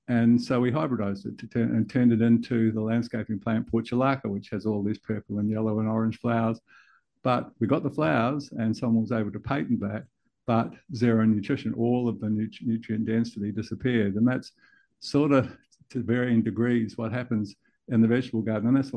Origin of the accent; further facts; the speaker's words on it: New Zealand; now in Australia; I came from New Zealand originally. I've been in Australia for the last 35 years, and I have an Australian grandfather, so I was sort of part of both.